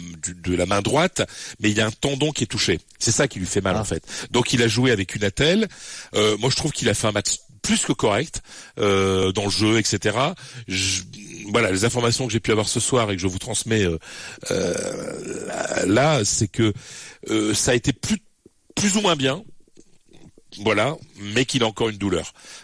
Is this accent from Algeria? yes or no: no; France; quand on est français et qu'on a nos âges, la quarantaine bien frappée